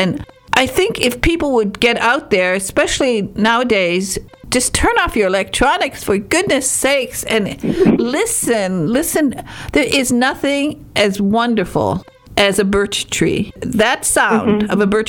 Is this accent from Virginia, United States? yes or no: no; Michigan, United States; Now, I am from Copper Country, and this was my backyard, so I know that route very well.